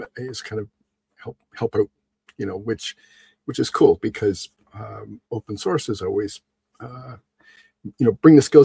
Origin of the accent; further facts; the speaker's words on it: Canada; I'm Canadian. We're generally self-deprecating as a rule. So if I downplay myself, it's cultural.